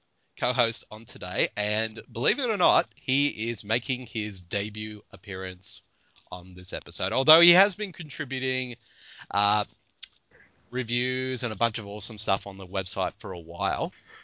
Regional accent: Australia; Because I'm Australian and I'm terrible.

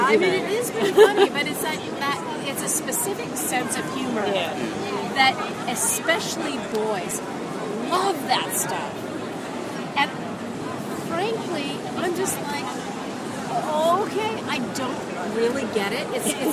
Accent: Canada; because I'm Canadian.

